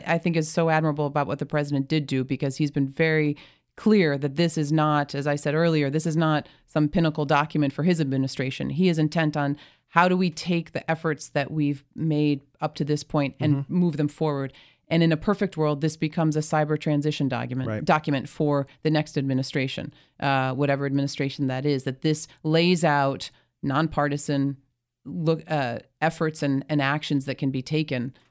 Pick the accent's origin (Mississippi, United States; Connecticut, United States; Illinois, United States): Connecticut, United States; I'm from Connecticut.